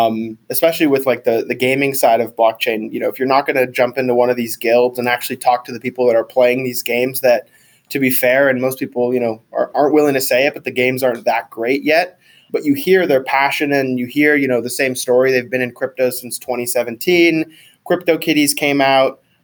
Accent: Singapore; me being obsessed with gaming since I was young growing up in Singapore

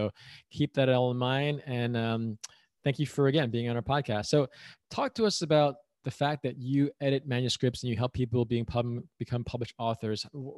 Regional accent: New York, United States; I'm born and raised in New York, but I went to school in Buffalo

